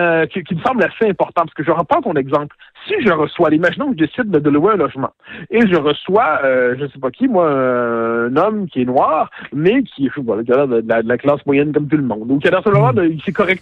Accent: Quebec, Canada; mon réflexe, c'est non, je suis québécois

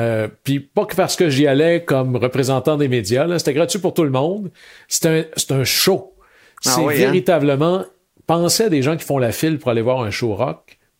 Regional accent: Chicoutimi, Quebec, Canada; j'ai donné mon nom, puis que je venais de Chicoutimi.

